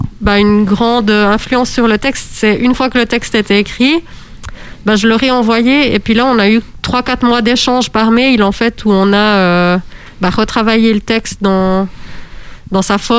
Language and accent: French; La Chaux-de-Fonds, Neuchâtel, Switzerland; mais qui est vraiment à côté de la Chaux-de-Fonds, en fait